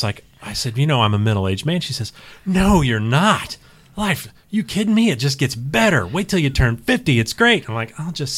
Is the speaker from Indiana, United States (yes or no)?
yes; Indiana, United States; I grew up in Indiana, so that's not that's not really true.